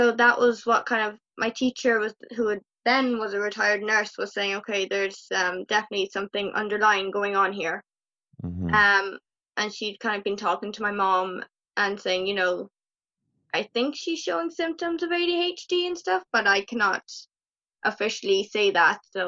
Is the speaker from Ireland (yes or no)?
yes; Ireland; I am from Ireland, in the very rural part of Ireland.